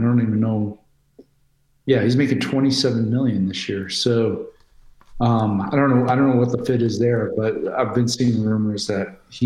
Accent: Atlanta, Georgia, United States; this is my hometown, Atlanta Hawks.

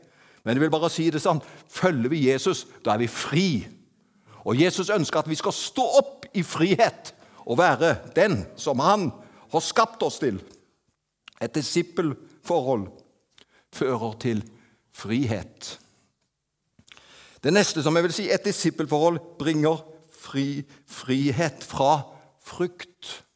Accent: Avaldsnes, Rogaland, Norway; Jeg kommer fra Avaldsnes på Nordkarmen, men det var Haugesund som var byen.

